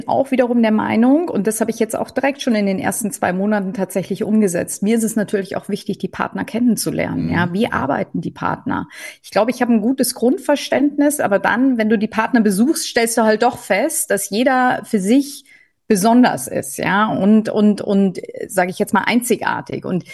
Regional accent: Munich, Bavaria, Germany; Und durch das, dass ich ja gebürtige Münchnerin bin

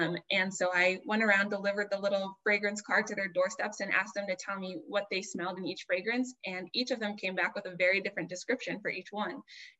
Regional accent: Ohio, United States; now in Boston, United States; So I am from Ohio, born and bred, moved around a lot, and right now I'm living in Boston

